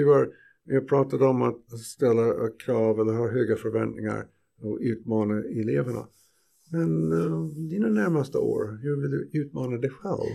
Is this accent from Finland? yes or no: no; United States; Så att jag tänkte som amerikan att det är intressant att öppna frågan till eleverna.